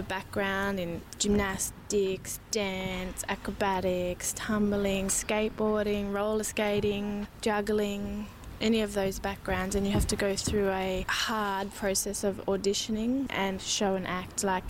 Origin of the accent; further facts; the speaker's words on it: Darwin, Northern Territory, Australia; I'm originally from Darwin.